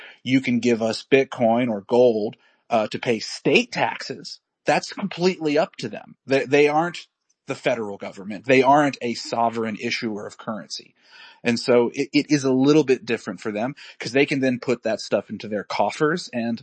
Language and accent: English; United States; We're going to talk about the U.S. here because I'm an American.